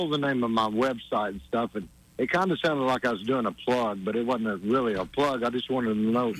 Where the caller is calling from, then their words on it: Crossville, Tennessee, United States; I'm listening from Crossville, Tennessee.